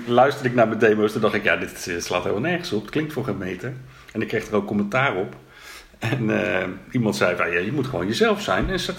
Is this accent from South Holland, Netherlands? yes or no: yes; The Hague, South Holland, Netherlands; ik kom uit Den Haag. Ik ben een echte Haagenees. En ik heb de eerste 18 jaar ook echt in Den Haag gewoond. En toen ben ik... De eerste 19 jaar moet ik zeggen, want ik ben verhuisd binnen Den Haag één keer.